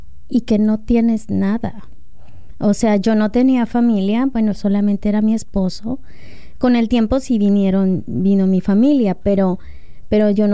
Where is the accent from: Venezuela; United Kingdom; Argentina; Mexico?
Mexico; Tepic, Nayarit; born there; pasé muchísimos años en Tepic, soy nacida de hecho en Tepic, Nayarit.